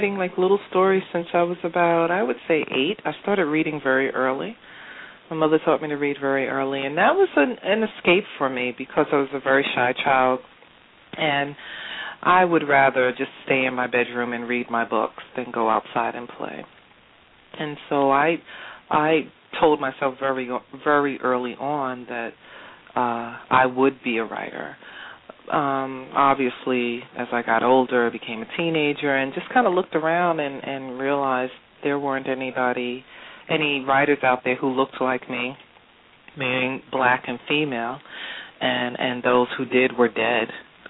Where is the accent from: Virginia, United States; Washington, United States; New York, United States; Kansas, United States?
New York, United States; Brooklyn; also born or lived in Crown Heights; I am, born and bred, and I still live here in Brooklyn. I've lived in 3 neighborhoods. I grew up in Crown Heights. At the age of 18, my family moved to East New York.